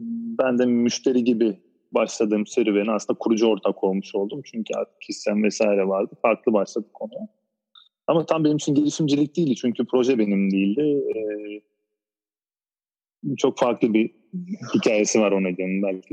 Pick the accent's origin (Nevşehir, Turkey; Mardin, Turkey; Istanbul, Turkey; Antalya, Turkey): Antalya, Turkey; also born or lived in Russia; Ben aslında Rus vatandaşıyım. 96'dan beri Türkiye'deyim. 87 doğumluyum bu arada. Antalya'da geçirdim çocukluğumu. Antalya'da özel bir fen lisesi bitirdikten sonra Ankara'ya, ODTÜ'ye yolum düştü.